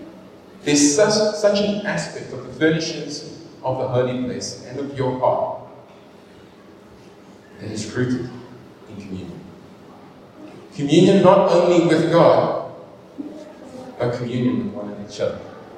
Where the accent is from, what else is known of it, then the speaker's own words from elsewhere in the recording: Cape Town, Western Cape, South Africa; now in Durban, South Africa; And moved to the south coast of Durban. You know, growing up in Cape Town my whole life, culture shock.